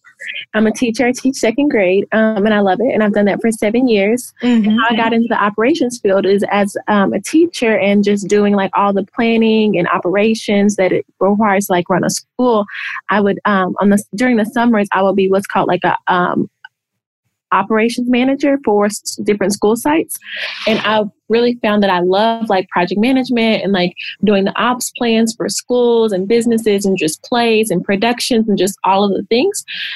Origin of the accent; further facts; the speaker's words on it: Oklahoma, United States; So I am from Oklahoma. I've lived in Oklahoma my whole life. My parents, grandparents, me, everyone, we all live in Oklahoma. So I'm an Okie at heart.